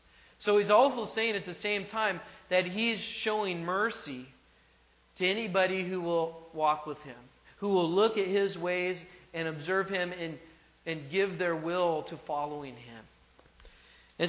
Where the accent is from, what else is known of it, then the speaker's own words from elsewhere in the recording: California, United States; And I'm from California, and I thought, you know, be a lot more conservative out here.